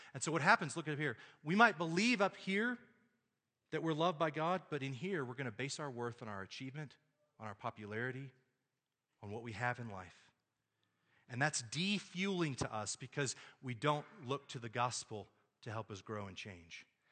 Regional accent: Texas, United States; Now, I take great pride in the fact that I am a Texan. I'm from Texas. I was born there.

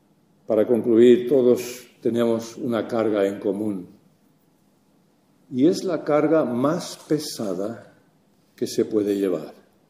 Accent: Canary Islands, Spain; Donde me crié, allí en Canarias, tanto por delante como por detrás de casa habían campos que araban con vacas o bueyes.

